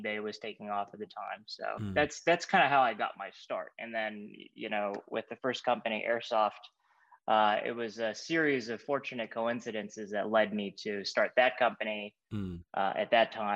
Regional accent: Beijing, China; I grew up in Beijing. My family is from just outside of Shanghai, China.

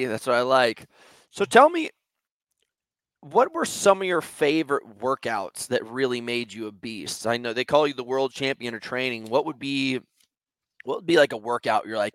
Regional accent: New York City, New York, United States; but I'm from New York City where walking is just like part of the life.

